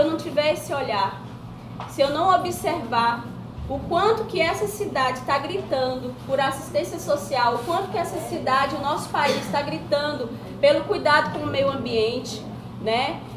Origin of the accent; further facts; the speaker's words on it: Gama, Federal District, Brazil; eu sou professora alfabetizadora da escola pública. Sou do Gama, Distrito Federal. Não gosto de falar que sou de Brasília